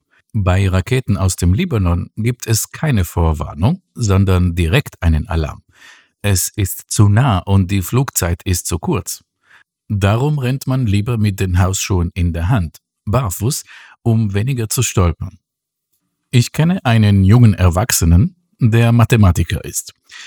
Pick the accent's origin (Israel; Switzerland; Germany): Israel; Mein Heimatort in Israel, am Hügelland über der Mittelmeerküste, war noch ruhiger.